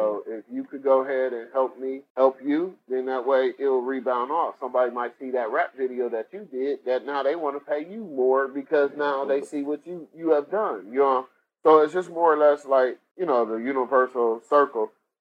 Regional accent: Cleveland, Ohio, United States; Like, if you go to my hometown, Cleveland, you got barbecue spot restaurant all over the place.

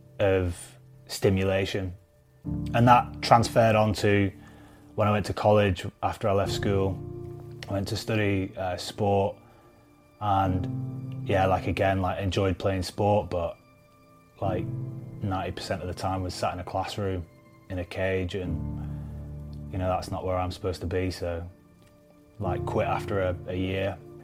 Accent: Preston, North West England, United Kingdom

